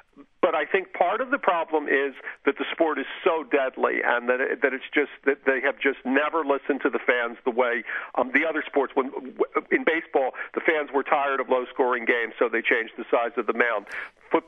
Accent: Philadelphia, Pennsylvania, United States; now in New York, United States; I grew up in Philadelphia, and which has a huge following of the Flyers. The Flyers are very popular in Philadelphia, and I've lived in New York for 30 years

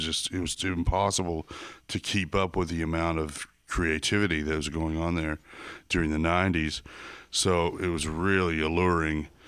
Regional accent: New Mexico, United States; also born or lived in Texas; I was born and raised in Texas and New Mexico, and I went to college in New Mexico, so I'm New Mexican.

